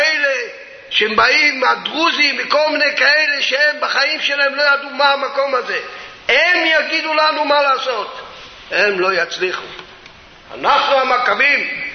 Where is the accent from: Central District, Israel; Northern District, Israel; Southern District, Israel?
Northern District, Israel; Safed; אני אמנם יליד הארץ, אבא שלי יליד הארץ, סבא שלי יליד הארץ, האבא של סבא שלי יליד הארץ, והסבא של סבא שלי יליד הארץ. אנחנו ילידי צפת, בגליל